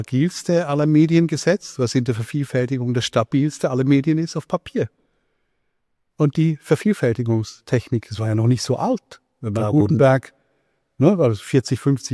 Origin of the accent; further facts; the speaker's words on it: Switzerland; Ich bin Schweizer, ich bin Europäer